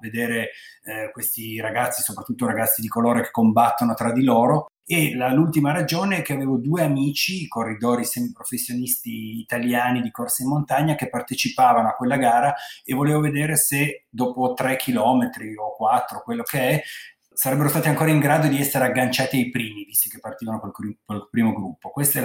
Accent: Turin, Piedmont, Italy; io sono torinese

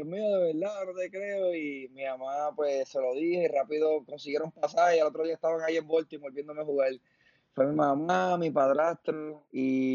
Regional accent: Vega Baja, Puerto Rico; also born or lived in Manatí; Sí, yo nací en Manatí, me crié entre Vega Baja y Vega Alta.

